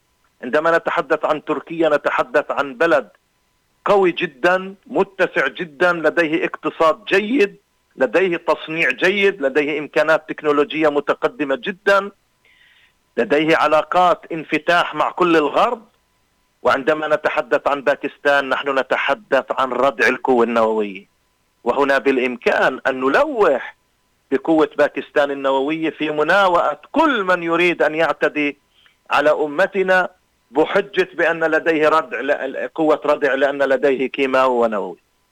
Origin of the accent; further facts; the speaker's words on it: Palestine; تنتصر لكرامتنا ولحقوقنا نحن أبناء فلسطين.